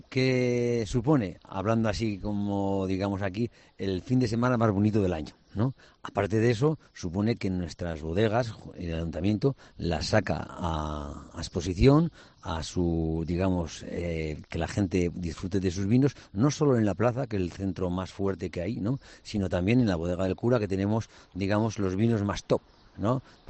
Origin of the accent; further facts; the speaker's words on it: Aldeanueva de Ebro, La Rioja, Spain; el vino, la viticultura, es, digamos, el 90% de la vida de mi pueblo, con lo cual es donde tenemos que echar siempre el resto a la hora de promocionar nuestros vinos y nuestros viñedos.